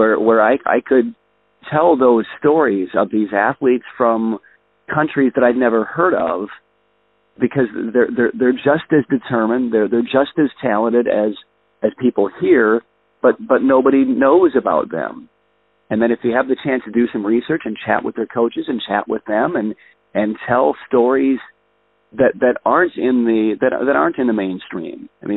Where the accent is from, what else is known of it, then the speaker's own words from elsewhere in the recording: Chicago, Illinois, United States; You know, I grew up a Cubs fan. I grew up in Chicago.